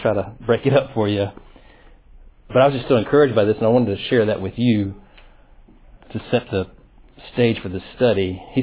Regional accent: South Carolina, United States; now in Birmingham, United States; I'm obviously not from Birmingham. I'm from South Carolina, but coming here almost 10 years ago

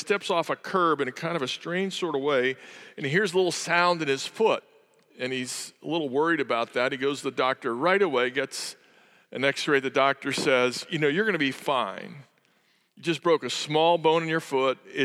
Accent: St. Louis, Missouri, United States; I come from St. Louis, which is a city that doesn't know whether it's from the north or the south or the east or the west, just kind of hangs in the middle of the country looking for its identity.

